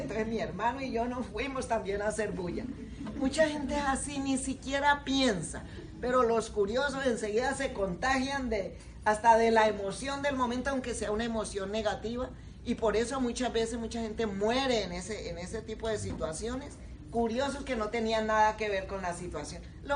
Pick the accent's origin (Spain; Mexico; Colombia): Colombia; Yo me acuerdo cuando tumbaron en mi país al dictador Rojas Pinilla. Yo era una niña